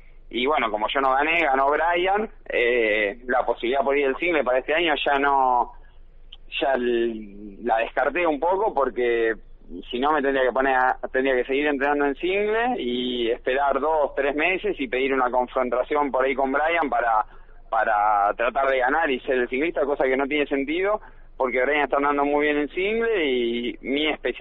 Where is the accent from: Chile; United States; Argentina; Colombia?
Argentina; Mar del Plata, Buenos Aires Province; Que somos acá de Mar del Plata y que pudimos estar entrenando acá.